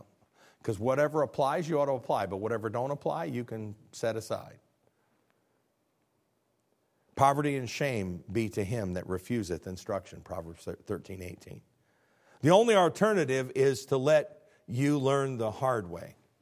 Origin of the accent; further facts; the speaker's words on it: Illinois, United States; now in the school district in Illinois, my niece just called me, and there are four children in my hometown where I went to school